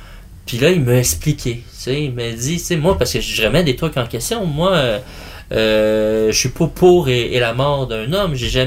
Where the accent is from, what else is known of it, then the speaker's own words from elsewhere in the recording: Ville-Jacques-Cartier, Quebec, Canada; Moi, je viens de Ville-Jacques-Cartier, la pauvreté, tout ça.